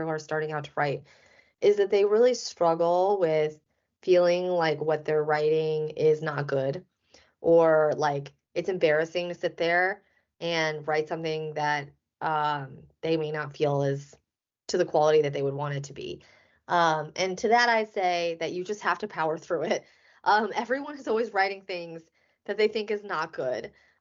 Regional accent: Illinois, United States; But I really liked growing up in Illinois in many ways

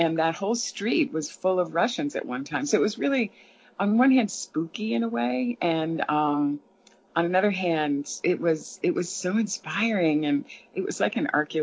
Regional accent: Massachusetts, United States; we had moved up to Connecticut, because I'm from Massachusetts, and I kept going north from New York, trying to, get more and more New England.

